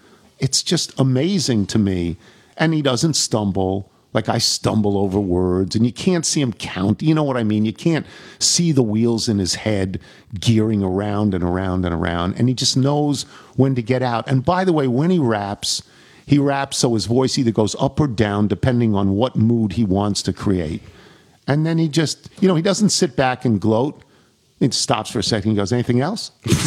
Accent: New York, United States; And so he's from Suffolk and I'm from Nassau.

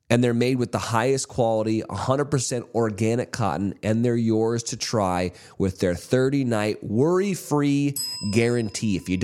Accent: California, United States; And I'm from California where it's just like, man, let's just chill out, dude.

